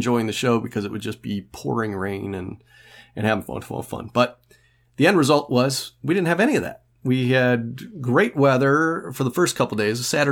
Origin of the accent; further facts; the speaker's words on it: Michigan, United States; I grew up in Michigan, and we always went to the local sailboat shows.